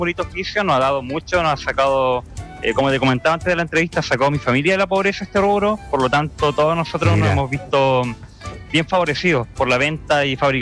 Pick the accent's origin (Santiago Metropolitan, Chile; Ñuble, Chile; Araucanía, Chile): Araucanía, Chile; Labranza; somos de Labranza, erradicado en Nueva Imperial. Ahí nosotros estamos hace más de 23, 24 años ya